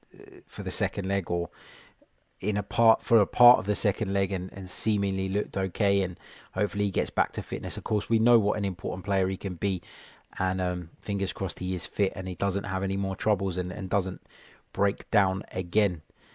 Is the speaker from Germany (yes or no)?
no; London, United Kingdom; My family are from Cyprus, my friend, but I am from London myself, born, raised in London.